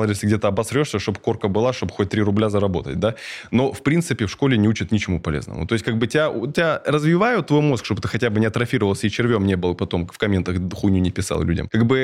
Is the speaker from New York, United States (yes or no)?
yes; New York, United States; Я вырос в Нью-Йорке.